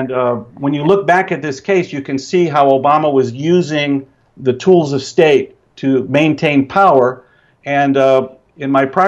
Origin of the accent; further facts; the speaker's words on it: Tennessee, United States; I grew up in Tennessee, all brothers, black and white, had Asian friends.